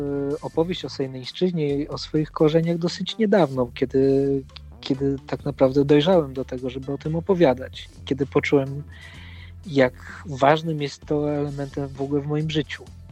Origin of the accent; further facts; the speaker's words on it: Sejny, Podlaskie Voivodeship, Poland; Tak, wszyscy jesteśmy z Sejn, wszyscy spotkaliśmy się w Warszawie.